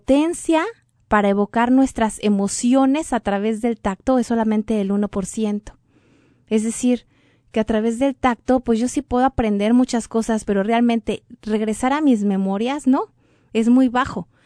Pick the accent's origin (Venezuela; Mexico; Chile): Mexico; Y yo sé que es un día muy importante en México, en mi país